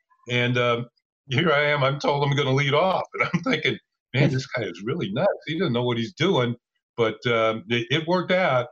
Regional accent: Mount Vernon, United States; I was from Mount Vernon, so I stayed with my parents.

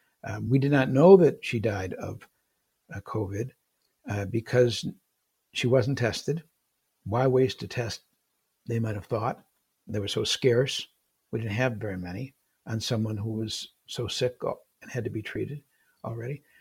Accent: Detroit, Michigan, United States; I was from Michigan, in Detroit.

